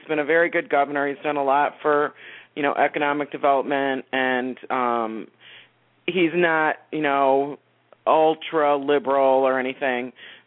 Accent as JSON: {"language": "English", "region": "Michigan", "country": "United States", "said": "So, you know, I'm from Michigan."}